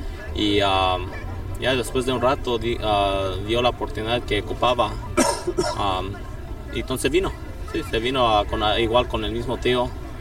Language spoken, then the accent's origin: Spanish; Canoga Park, California, United States; born there; Nací aquí en los Estados Unidos, en Canoga Park